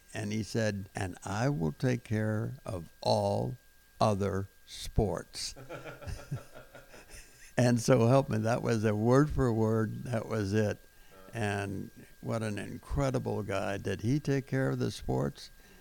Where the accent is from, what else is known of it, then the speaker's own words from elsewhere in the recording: Pasadena, California, United States; It was a small town, still a little bit of a small town flavor to Pasadena. And with nothing but boys, we had four boys in the family, and it was great.